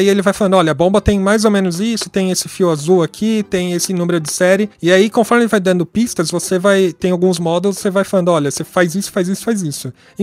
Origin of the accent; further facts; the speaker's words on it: Brazil; Eu falei: mano, eu sou do Brasil, velho.